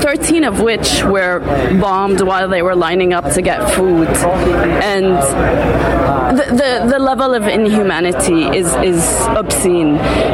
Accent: United States; I'm Palestinian American.

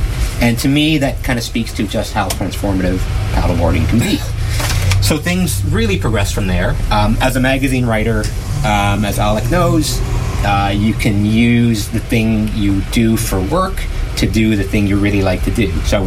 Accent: Ontario, Canada; I'm from Ontario. I've camped a lot.

